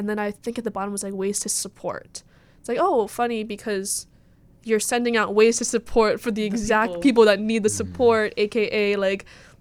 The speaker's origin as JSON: {"language": "English", "region": "Hawaii", "country": "United States", "said": "you know, once again, I'm from Maui, and I'm a crew member on one of our sailing canoes back home."}